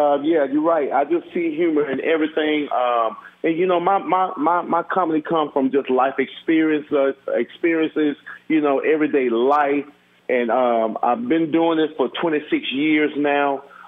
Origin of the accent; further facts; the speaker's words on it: Mississippi, United States; growing up in Mississippi, man, it was truly a childhood dream of mine, man, wanting to be in the entertainment business.